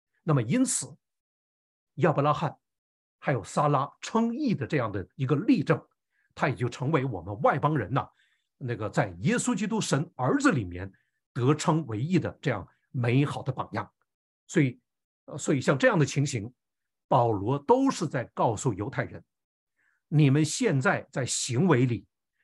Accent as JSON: {"language": "Chinese", "country": "China", "said": "我们中国人形容小孩子一生下来就乐得嘎嘎的"}